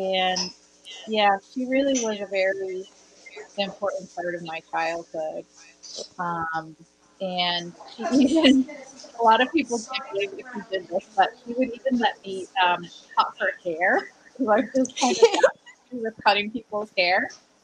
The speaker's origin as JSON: {"language": "English", "town": "Coventry", "region": "Connecticut", "country": "United States", "tie": "born or raised there", "also_born_or_lived": "Mansfield", "said": "I grew up in Connecticut, in rural Connecticut, in first in Coventry and then in Mansfield. My home in Coventry was very idyllic in my eyes."}